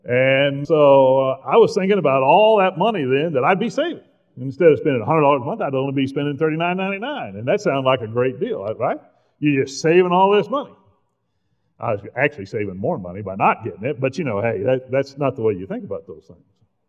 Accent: Oklahoma, United States; born there; Now, I was born in Oklahoma, and I used to be a huge Oklahoma fan, too.

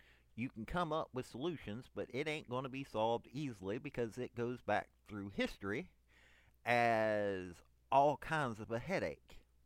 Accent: Tennessee, United States; Growing up in East Tennessee, there were families that squabbled with each other.

